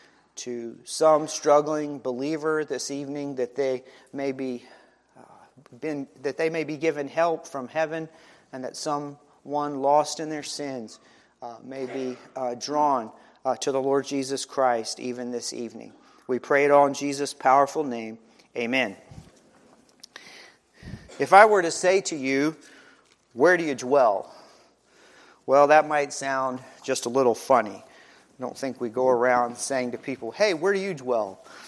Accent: Graham, North Carolina, United States; Lori and I have been in a lot of different places, and I'll say, "Well, I'm from Graham." Most of the time, they'll look at us with a puzzled face, and so then Lori will chime in, "Well, it's near Burlington."

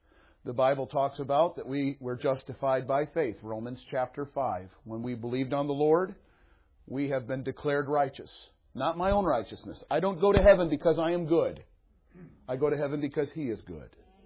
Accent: East Detroit, Michigan, United States; I was born and raised in East Detroit, Michigan.

